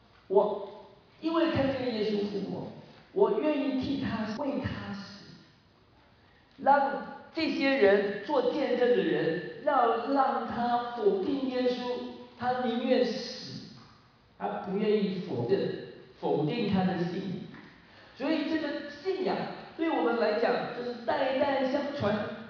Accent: China; 我们中国人不太喜欢人家谈到死亡的问题啊

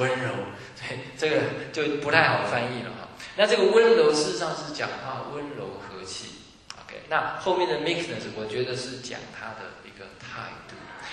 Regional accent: China; 这个我们中国人有时候彼此之间哈，见面没打招呼，可能他在思想事情哈。

